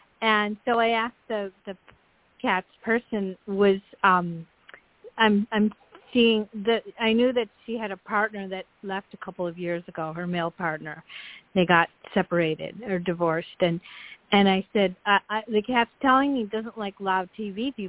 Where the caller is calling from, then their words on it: Kauai, Hawaii, United States; I'm tuning in from Kauai Island.